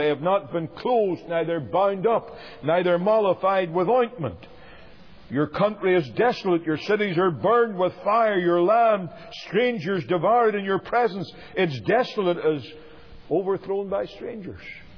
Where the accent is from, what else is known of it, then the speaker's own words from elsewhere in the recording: Northern Ireland, United Kingdom; I was preaching in my home country, in Northern Ireland